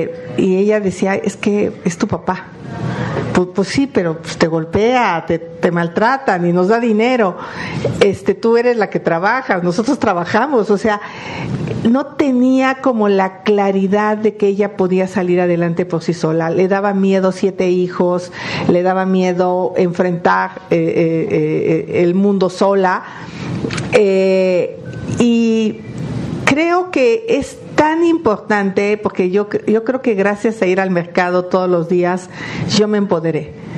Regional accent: Hidalgo, Mexico; born there; Yo nací en el Valle del Mezquital, en una pobreza tremenda.

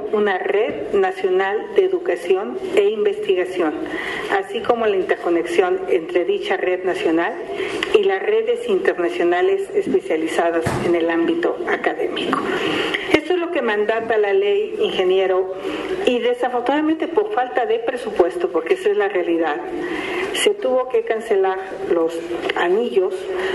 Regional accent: Mexico

